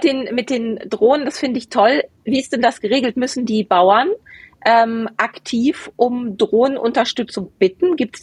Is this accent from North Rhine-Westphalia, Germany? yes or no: yes; Bochum, North Rhine-Westphalia, Germany; Meine Heimat. Meine alte Heimat.